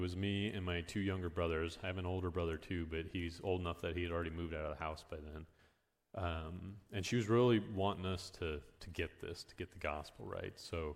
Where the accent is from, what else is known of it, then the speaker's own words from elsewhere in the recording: Salina, Kansas, United States; So I was born here in Salina. I grew up in the Catholic Church. I actually went to St. Mary's just down the road here, the St. Mary's Elementary School.